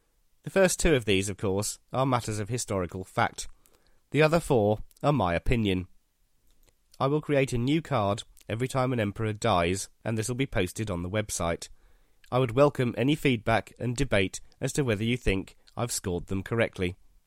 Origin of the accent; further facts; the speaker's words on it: United Kingdom; Many of us growing up in Britain will be familiar with Top Trumps cards